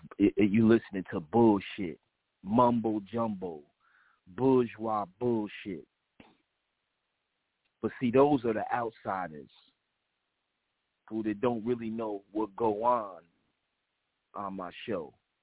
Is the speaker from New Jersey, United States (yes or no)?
yes; New Jersey, United States; I called the lady. I said, I'm from Passaic County. I don't know nothing about Mercer County.